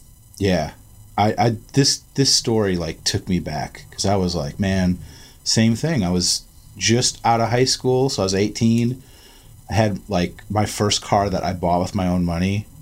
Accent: New York, United States; Oh, I'm from New York. That's how we do it.

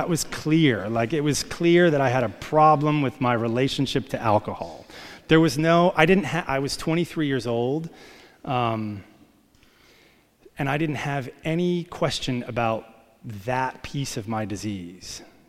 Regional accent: New York City, New York, United States; I mean, I grew up in New York City. I'll tell you a little bit about what it was like.

